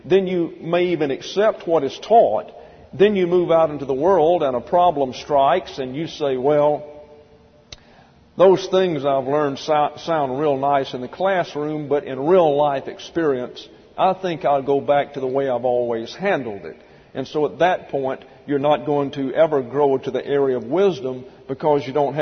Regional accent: the South, United States; accent: Southern; don't like the way I teach, don't like my southern accent, don't like the way I look

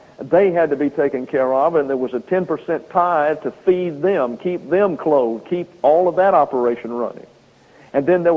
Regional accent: the South, United States; I was raised Baptist in the South, very conservative, good theology as far as it went, which is fortunate for me.

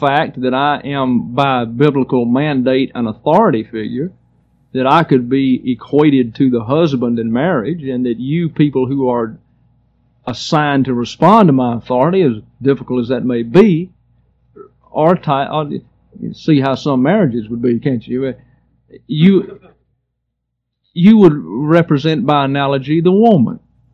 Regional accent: Troy, Alabama, United States; And I was living in my hometown of Troy, Alabama.

